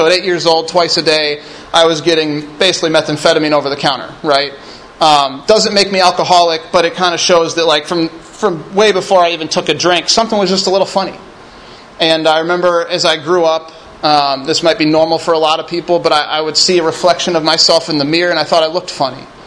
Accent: Midwest, United States; I was from the Midwest in Indianapolis, outside of Chicago is where I grew up.

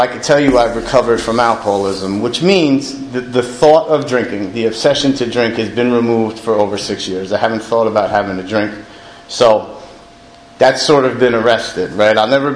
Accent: New Jersey, United States; I'm from North Jersey. My parents are divorced.

